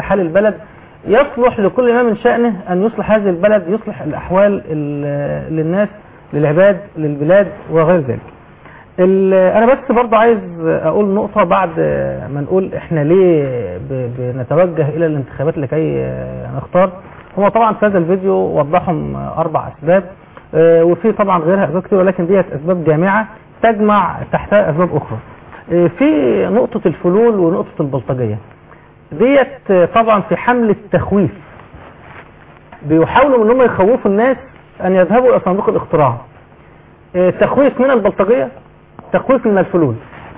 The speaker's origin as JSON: {"language": "Arabic", "region": "Dakahlia", "country": "Egypt", "said": "احنا عندنا في الدقهلية دوائر الدقهلية"}